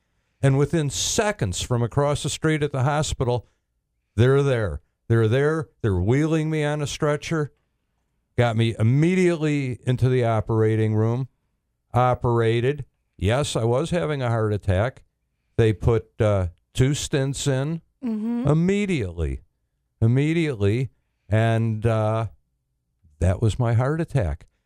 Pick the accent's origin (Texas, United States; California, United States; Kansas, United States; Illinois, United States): Illinois, United States; Chicago; I'm from Chicago. We love our blues. We love our Chicago Cubs.